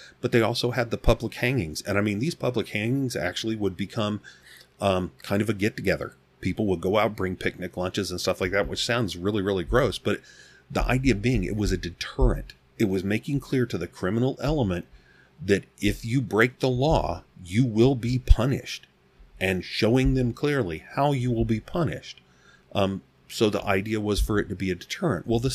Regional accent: Arizona, United States; I grew up out here in Arizona.

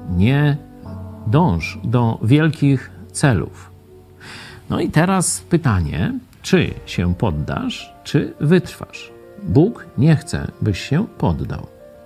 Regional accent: Lublin, Lublin Voivodeship, Poland; chociaż my z Lublina

